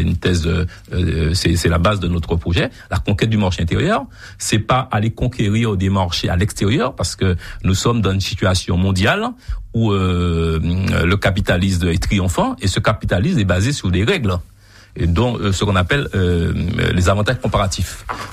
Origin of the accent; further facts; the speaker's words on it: Guadeloupe; on est obligé d'appliquer puisqu'on est français et européen.